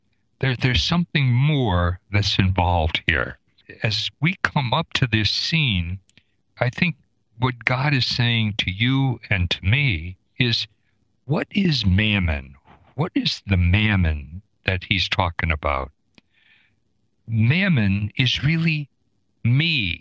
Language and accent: English; United States; You know, as an American, going into what might be for me a kind of a hostile environment, because I've been so used to eating food that has been processed and drinking water that has been purified.